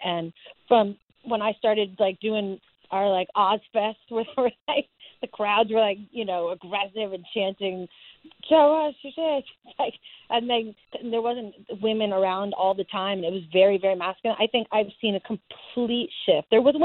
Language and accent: English; New York, United States; I'm a New Yorker and just not in the age group.